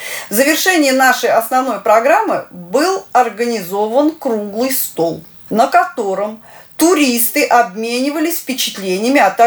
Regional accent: Volgograd, Volgograd Oblast, Russia; я из Волгограда.

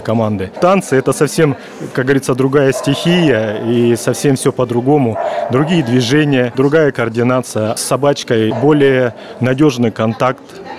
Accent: Omsk, Omsk Oblast, Russia; собачку мою зовут Юси, лабрадор, ретривер. Мы приехали из Омска.

